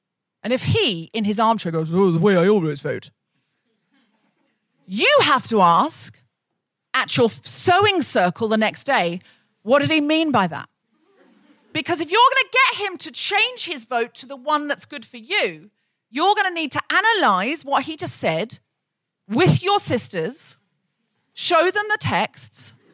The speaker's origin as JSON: {"language": "English", "country": "Australia", "tie": "born or raised there", "said": "She's someone I grew up with in Australia."}